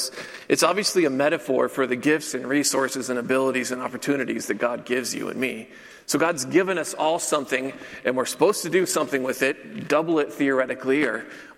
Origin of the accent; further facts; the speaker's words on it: Washington, United States; I grew up in rural Washington State. I grew up on the water in a shipyard town. It was small.